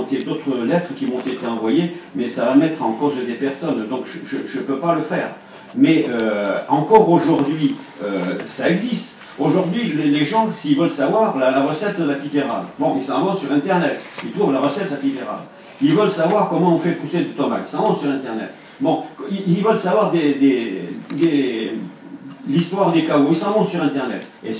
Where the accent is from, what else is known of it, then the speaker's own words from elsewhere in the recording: Nouvelle-Aquitaine, France; nous, au Pays Basque, on met toujours une voyelle.